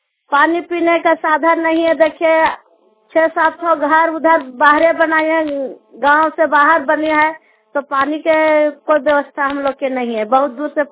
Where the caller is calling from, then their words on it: Muktama, India; हम ग्राम मुक्तमा से बोल रहे हैं